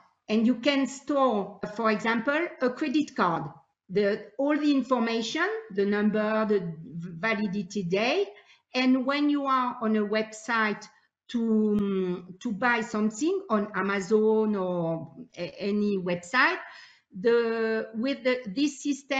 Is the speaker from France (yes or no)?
yes; France; English is a second language; I am from France, but the company is in Andorra.